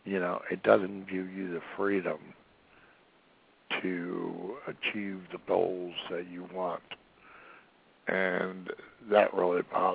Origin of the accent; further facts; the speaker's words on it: Massachusetts, United States; ever since I was born up in the Northeast, up not far away. I lived not too far away from Walden's Pond, where Henry David Thoreau lived.